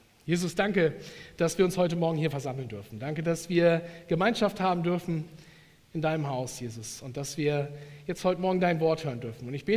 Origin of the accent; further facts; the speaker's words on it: Emden, Lower Saxony, Germany; war davor Jugendpastor in Emden, also gar nicht so weit von hier, und komme auch gebürtig aus Emden. Also ich bin in Emden geboren, bin Emder Jung